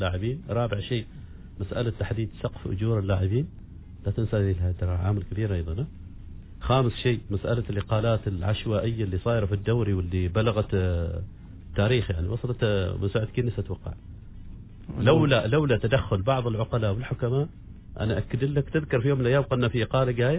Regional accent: Oman; احنا كعمانيين

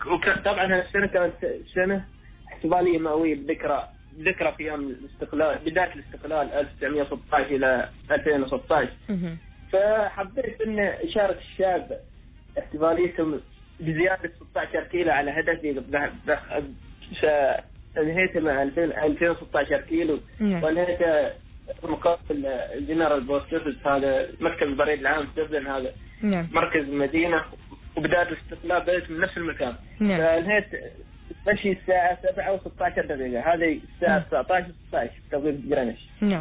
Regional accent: Oman

